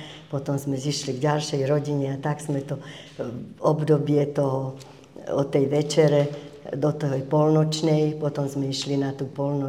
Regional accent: Záhorie, Slovakia; Ja som bola zo Záhoria, to je jak dlaň rovné.

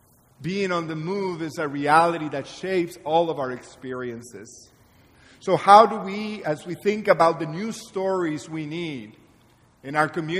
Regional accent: Guatemala; I'm originally from Guatemala.

